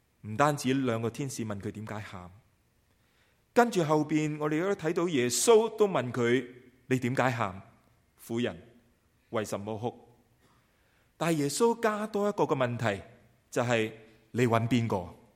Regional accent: Guangdong, China; first language Cantonese; 我们都是广东人，我们都是讲广东话

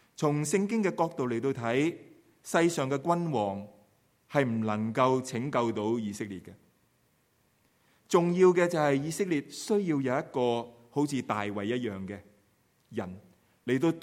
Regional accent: China; 刚才我们讲到我们中国人很多的习俗

